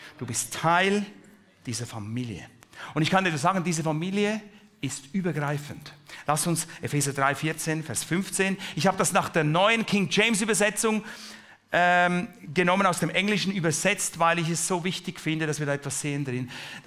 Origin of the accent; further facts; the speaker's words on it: Switzerland; Ich bin ein Schweizer und lebe mein ganzes Leben in der Schweiz.